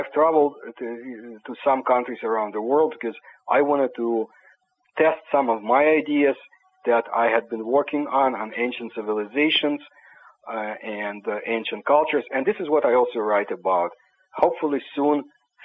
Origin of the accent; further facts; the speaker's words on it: Kyiv, Kyiv City, Ukraine; English is a second language; moved away; I was born in Kiev, Ukraine. I was a regular Soviet boy, citizen, I should say.